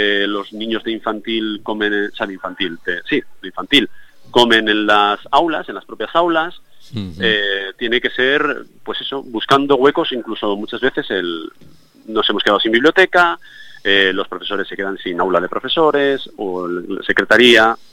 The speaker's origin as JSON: {"language": "Spanish", "town": "Segovia", "region": "Castile and León", "country": "Spain", "said": "yo soy segoviano, soy de Segovia. Segovia tiene 50.000, 55.000 habitantes."}